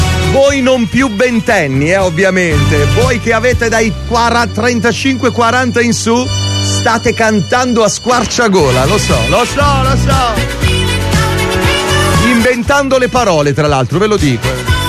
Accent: Naples, Campania, Italy; now in New York, United States; Io sono napoletano, vivo qui da 14 anni

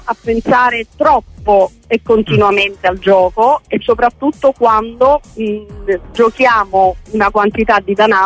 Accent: Naples, Campania, Italy; sono campana, sono napoletana

